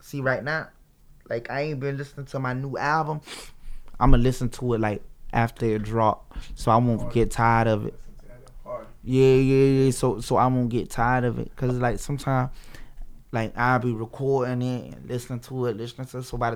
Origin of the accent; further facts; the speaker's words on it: Broward County, Florida, United States; Broward County.